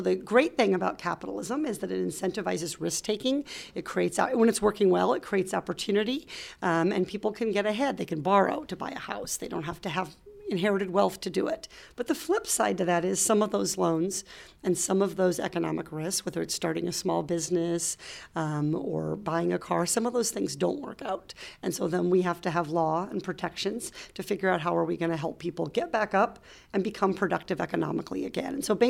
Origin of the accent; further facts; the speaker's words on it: Iowa, United States; At the time growing up in Iowa, probably the best educated person that I saw on a regular basis in terms of career opportunity was actually our veterinarian.